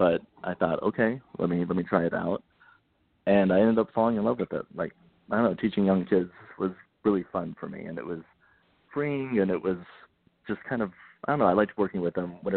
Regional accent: Texas, United States; moved away as an adult; now in New York, United States; I'm from Texas originally. I grew up there, born and raised in the same house, grew up in the same town my whole life, and came out to New York when I was 23 years old after I graduated from college.

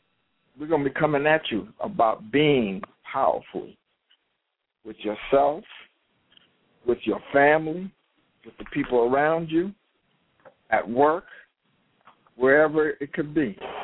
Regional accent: Jamaica, New York, United States; I'm out of Jamaica, New York.

